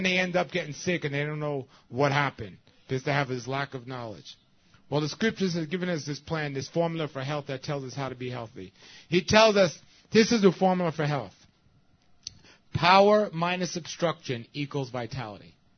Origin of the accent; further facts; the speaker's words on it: New York, United States; You know, I grew up in New York.